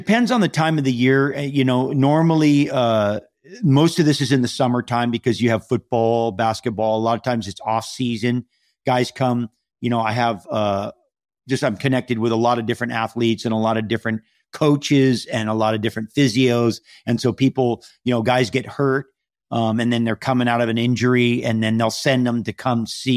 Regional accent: Hawaii, United States; I'm from Hawaii. And so we have a home there that we just finished during the pandemic.

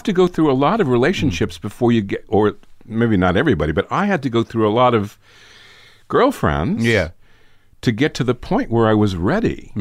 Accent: New York, United States; I grew up in New York.

